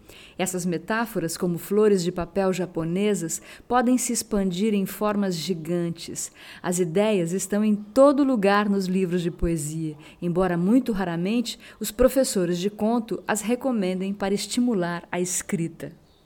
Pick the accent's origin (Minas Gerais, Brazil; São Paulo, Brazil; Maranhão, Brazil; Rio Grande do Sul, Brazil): São Paulo, Brazil; São Sebastião; Porque eu nasci na praia. Eu nasci em São Sebastião, uma pequena cidade do litoral norte de São Paulo, onde eu vivi os meus primeiros anos, onde eu vivi a minha adolescência.